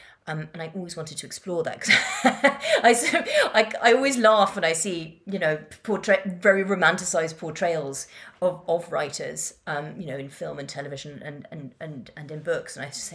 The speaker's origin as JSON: {"language": "English", "country": "Madagascar", "tie": "born or raised there", "also_born_or_lived": "Kenya / Yemen / Morocco", "said": "I grew up in Madagascar and Kenya and Yemen and Morocco, and it was, you know, before the internet, you don't really get to carry friendships, you know, from one place to another."}